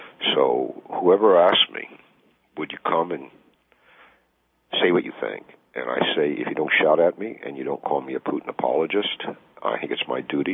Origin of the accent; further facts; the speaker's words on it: Kentucky, United States; When I grew up in Kentucky, we had those yellow nuclear fallout shelters.